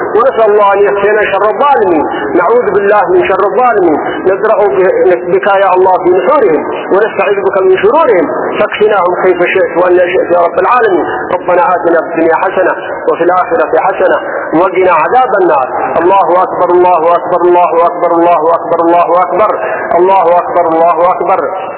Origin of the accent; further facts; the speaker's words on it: Yemen; وعلى بلادنا اليمن